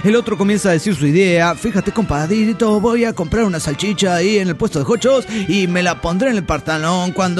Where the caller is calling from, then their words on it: Monterrey, Nuevo León, Mexico; de Monterrey, Nuevo León, México.